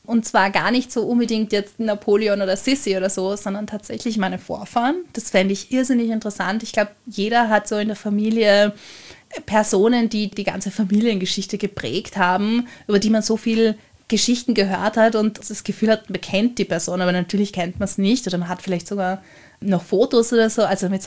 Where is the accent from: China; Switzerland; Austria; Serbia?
Austria; Vienna; Ich bin in Liesing aufgewachsen, also hier hauptsächlich Heuriger.